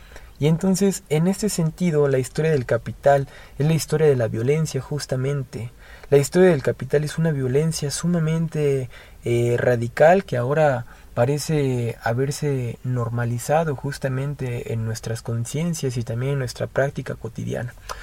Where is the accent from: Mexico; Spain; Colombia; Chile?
Mexico; vivimos nosotros como mexicanos asalariados, que vivimos como mexicanos precariados.